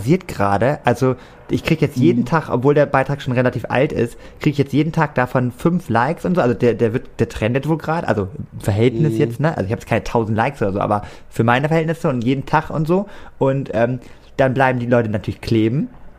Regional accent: Cuxhaven, Lower Saxony, Germany; das Wetter so wunderschön ist in Cuxhaven. Und den möchte ich halt einfach so wie mit dir damals, ne, meine Heimat, den ein bisschen zeigen

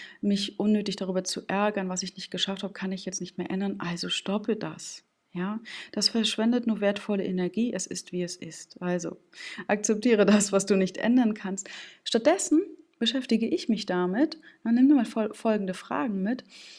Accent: Stralsund, Mecklenburg-Vorpommern, Germany; ein schönes Marzipan aus meiner Heimatstadt Stralsund.

